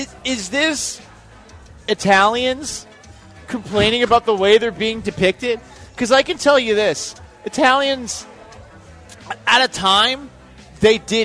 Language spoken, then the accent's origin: English; Massachusetts, United States; I grew up in Massachusetts, also known as Taxachusetts